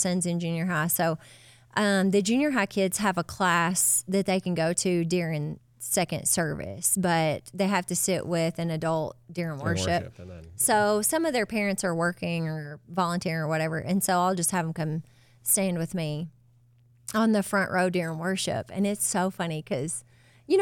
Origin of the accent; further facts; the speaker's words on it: United States; born there; I was born in America.